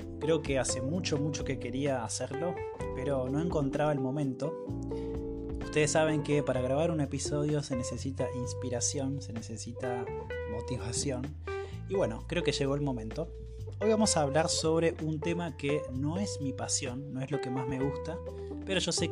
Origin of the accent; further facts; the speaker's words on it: Patagonia, Argentina; en la zona donde estoy ahora, por supuesto, mi ciudad natal, en Patagonia.